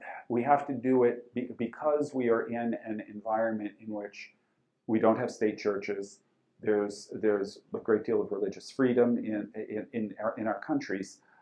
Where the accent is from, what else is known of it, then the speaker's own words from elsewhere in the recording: United States; as an American